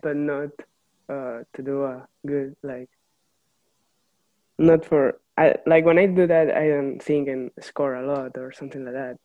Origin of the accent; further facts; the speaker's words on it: Barcelona, Catalonia, Spain; English is a second language; moved away; I'm from Spain, Barcelona.